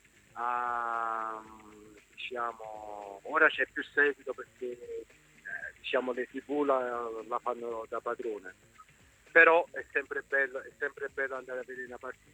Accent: Campania, Italy; No, cantare, pur essendo un campano, non mi viene, però lo ricordo bene.

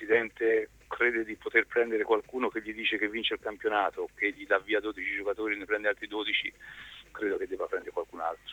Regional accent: Pisa, Tuscany, Italy; oggi io essendo pisano mi auguro che Pisa esca dalla crisi

